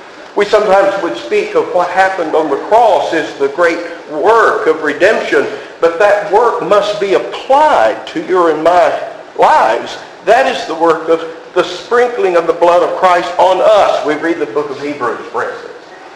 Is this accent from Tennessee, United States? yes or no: yes; Memphis, Tennessee, United States; You know, I'm from Memphis, okay? This is